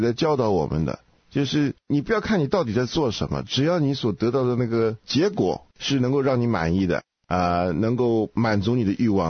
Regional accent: China; 就非常像我们中国人用这个功利主义来骂人的这个功利主义。

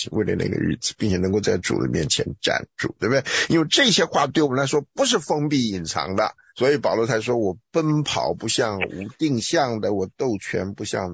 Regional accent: Taiwan; 就像我们台湾人拜菩萨一样，

